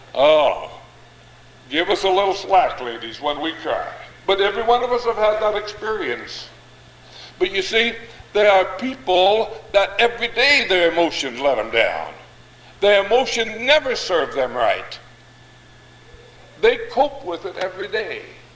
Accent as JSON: {"language": "English", "region": "Idaho", "country": "United States", "tie": "born or raised there", "said": "Now, to counterbalance this, I was raised here in Idaho."}